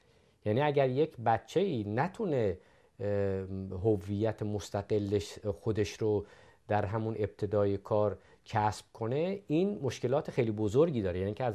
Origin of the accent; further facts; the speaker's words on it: Iran; یک هویت ملی دارم. اون هویت چیه؟ من ایرانی هستم. در عین ایرانی بودن هویت قومی هم دارم، یعنی من فارس هستم.